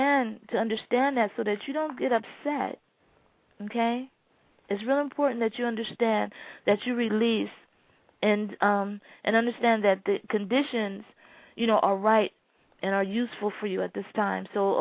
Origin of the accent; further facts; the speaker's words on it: Fort Dix, New Jersey, United States; born there; Well, Lauren, it was Fort Dix, New Jersey. My father was Air Force.